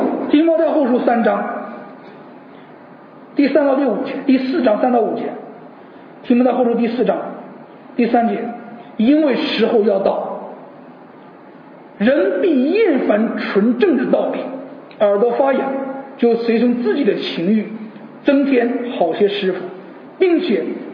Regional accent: China; 甚至呢在中国，我是一个中国人，在中国呢

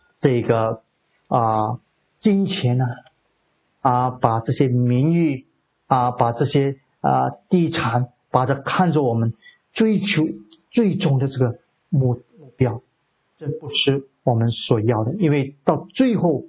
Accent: Singapore; 就好像如果我们新加坡人，新加坡是我们的国家

